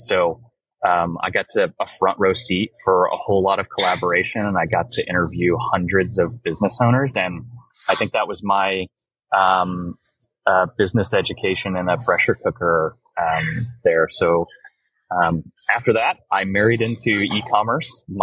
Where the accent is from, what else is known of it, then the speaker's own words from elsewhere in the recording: Missouri, United States; I was born here in Southwest Missouri. I moved around a little bit, but I spent the vast majority of my life here. We're in the heart of the Ozarks